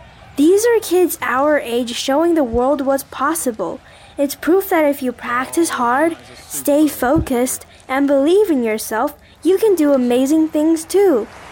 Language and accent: English; Taiwan; English is a second language; For me, it's really special because I'm from Taiwan